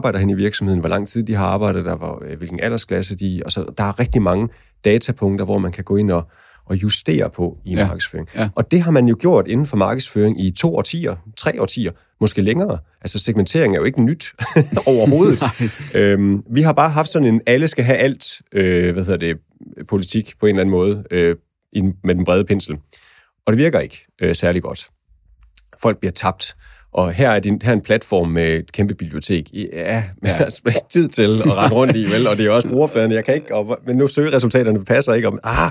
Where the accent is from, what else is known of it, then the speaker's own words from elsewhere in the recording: Jutland, Denmark; Jeg er fra det mørke Jylland, så det skal heller ikke love for meget.